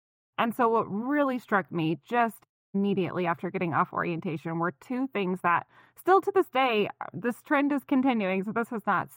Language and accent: English; New Mexico, United States; now in Kansas City, United States; So the way I got involved with it was I had just moved to Kansas City. Previously, I grew up in New Mexico, worked there as a nurse for 5 years.